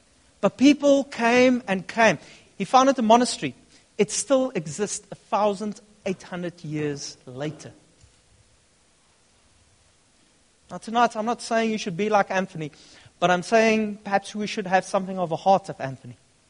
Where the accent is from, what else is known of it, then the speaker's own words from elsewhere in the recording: Upington, Northern Cape, South Africa; I come from Upington. It's nice at the Orange River, a couple of kilometers beyond that.